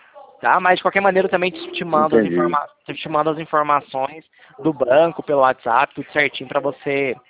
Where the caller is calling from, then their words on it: Goiânia, Goiás, Brazil; Então, aqui, eu falo aqui de Goiânia, Goiás.